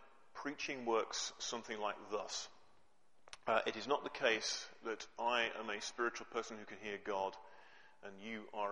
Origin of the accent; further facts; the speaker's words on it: Birmingham, West Midlands, United Kingdom; moved away as an adult; also born or lived in Denniston; now in Alva, United Kingdom; I speak English with no accent at all. I grew up in Birmingham and emigrated about 20 years ago and spent about 10 years living in Denniston, not a million miles from here.